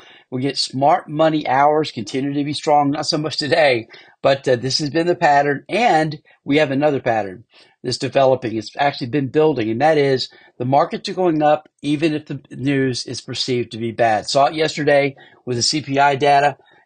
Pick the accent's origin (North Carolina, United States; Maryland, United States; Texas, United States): Texas, United States; I wasn't raised in Harlem, but you know what? I was from the Harlem of Texas.